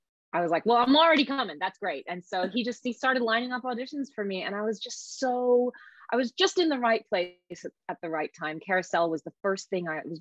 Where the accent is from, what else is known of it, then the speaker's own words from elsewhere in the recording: Australia; also born or lived in Hong Kong / Taiwan; because I'd grown up in Southeast Asia. And I'm from Australia, had grown up in like Hong Kong, Taiwan, and a few places, and had to go to college in Australia